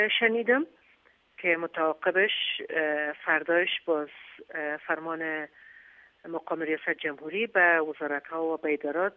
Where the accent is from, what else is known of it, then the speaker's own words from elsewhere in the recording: Afghanistan; نه تنها خودم بلکه اولادم و خانواده‌ام در اینجا زندگی میکنن، تصمیمی را که از افغانستان برم بیرون ندارم، وطنم دوست دارم.